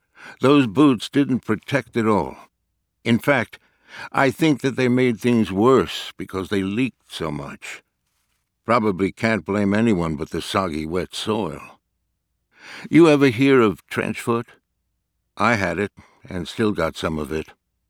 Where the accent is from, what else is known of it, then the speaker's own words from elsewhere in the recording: Cleveland, Ohio, United States; born there; I was born on May 21st in Cleveland, Ohio. I am 82 years old